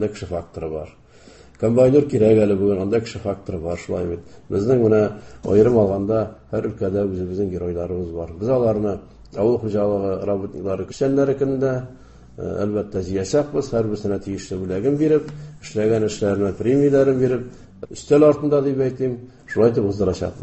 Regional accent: Tatarstan, Russia; born there; Менә туган җир дигәндән минем паспортта Саба районы язган иде. Минем тумышым Саба районы Сатыш авылында.

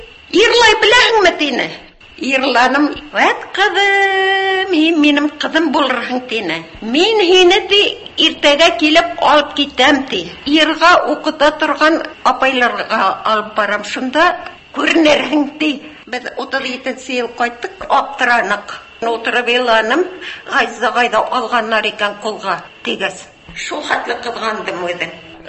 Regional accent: Bashkortostan, Russia; now in Moscow, Russia; мин Эстерленән Өфөгә килдем. Өфөнән шунда Мәскәүгә килдем

